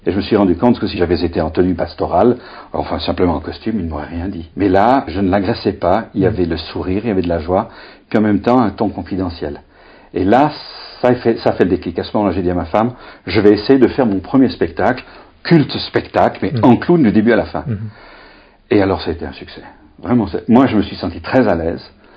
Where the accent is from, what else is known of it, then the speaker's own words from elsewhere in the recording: Belgium; accent: Belgian; moi j'ai un accent belge à couper au couteau une fois